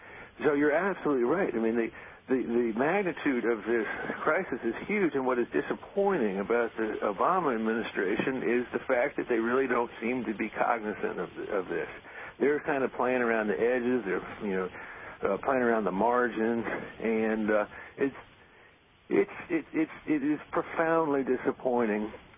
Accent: Miami, Florida, United States; when I was growing up in Miami

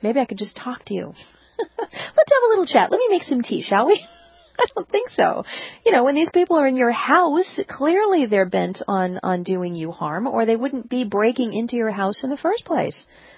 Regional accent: Los Angeles, California, United States; You know, when I grew up in Los Angeles, I really couldn't understand why you would want to own a gun

